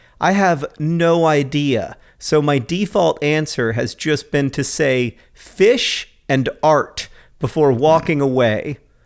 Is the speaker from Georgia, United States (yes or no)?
no; Orlando, Florida, United States; because I grew up in Orlando, Florida